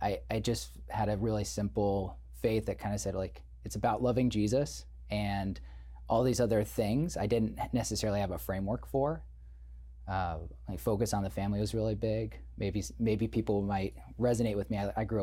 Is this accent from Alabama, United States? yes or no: no; Colorado Springs, Colorado, United States; I grew up in Colorado Springs as an evangelical Christian and a great Christian family, and really grateful for the upbringing my parents gave me.